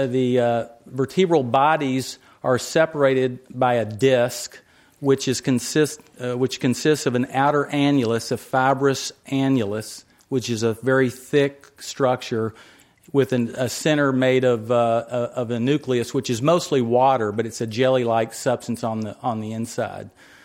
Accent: Nashville, Tennessee, United States; I'm from Nashville, Tennessee. If you were wondering, it is a red state.

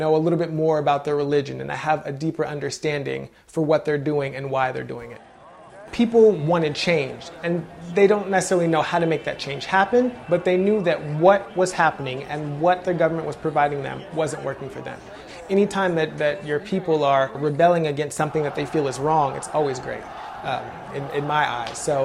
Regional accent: El Cajon, California, United States; now in Fort Worth, United States; I grew up in El Cajon. I've been living in this house since I was 3.

